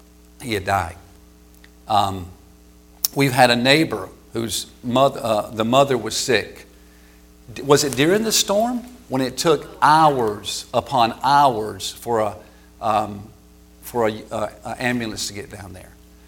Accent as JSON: {"language": "English", "region": "South Carolina", "country": "United States", "said": "Okay, and I'm from South Carolina. I know what big surges does to Myrtle Beach and stuff."}